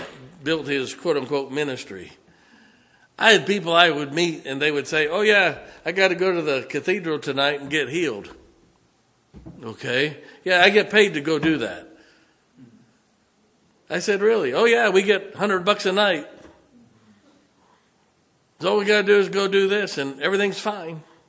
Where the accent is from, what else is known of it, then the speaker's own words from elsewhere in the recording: Canton, Ohio, United States; I grew up in Canton, Ohio, just south of Akron